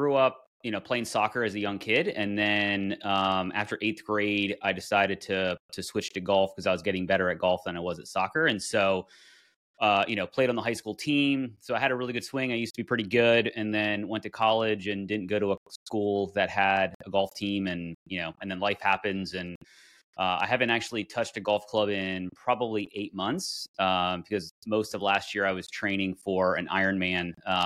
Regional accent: Pennsylvania, United States; I say water. I grew up in North Central PA. When I moved to Philly, I had to get used to water and coffee and all that stuff.

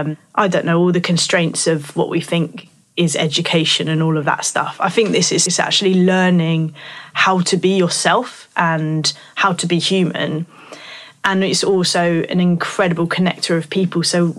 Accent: Thanet, South East England, United Kingdom; Like, I just got into sea swimming in the last year, even though I grew up in Thanet.

